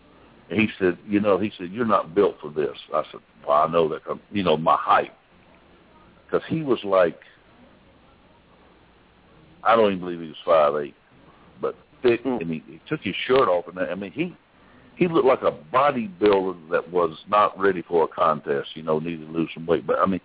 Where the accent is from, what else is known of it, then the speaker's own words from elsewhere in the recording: Columbus, Georgia, United States; Not because I'm from Columbus, Georgia. Columbus, Georgia's got some of the best barbecue in this world.